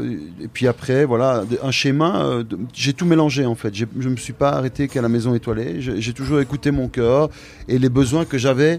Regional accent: Liège, Wallonia, Belgium; je ne veux pas rester sur Liège. Je suis d'origine liégeoise

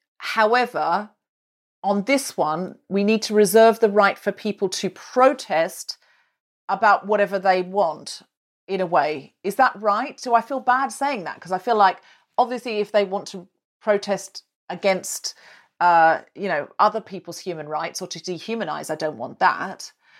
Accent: United Kingdom; why we reserve the right as British people to be noisy and annoying

